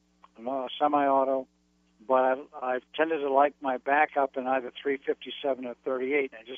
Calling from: Norwalk, Connecticut, United States; I'm calling in from Norwalk, Connecticut.

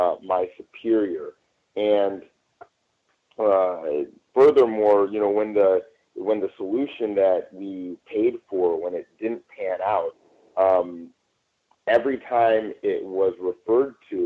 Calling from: Los Angeles, California, United States; Yeah, that was me … I'm calling from Los Angeles.

